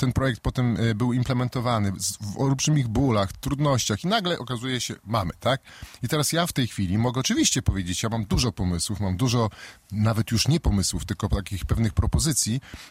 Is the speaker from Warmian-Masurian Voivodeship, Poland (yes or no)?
yes; Kętrzyn, Warmian-Masurian Voivodeship, Poland; also born or lived in Warsaw / Łomża; now in Białystok, Poland; ja pochodzę z Kętrzyna, ale Białystok jest miastem, w którym najdłużej mieszkam. Mieszkałem w Warszawie, mieszkałem w Łomży, a w Białymstoku mieszkam już prawie 20 lat.